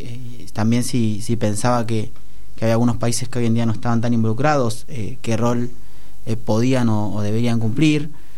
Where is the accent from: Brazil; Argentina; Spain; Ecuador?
Argentina; Yo particularmente soy muy argentino y me gusta mucho Argentina y no pienso en irme.